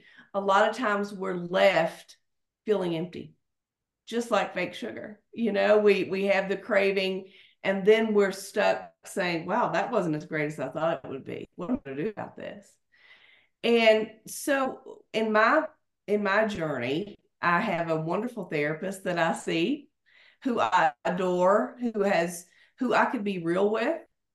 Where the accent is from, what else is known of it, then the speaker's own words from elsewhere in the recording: Kentucky, United States; you're from Kentucky, I'm from Kentucky.